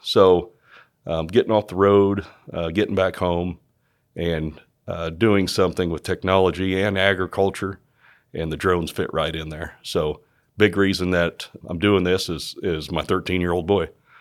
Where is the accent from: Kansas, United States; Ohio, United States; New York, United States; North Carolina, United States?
Kansas, United States; So on the business side, probably like most young boys growing up in Reno County, kind of the first business that we all had was mowing yards.